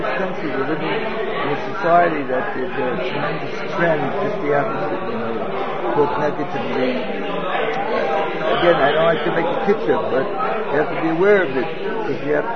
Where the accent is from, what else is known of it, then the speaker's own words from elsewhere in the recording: Switzerland; now in Israel; you know, that we come from Switzerland, and the kids, of course, are growing up here.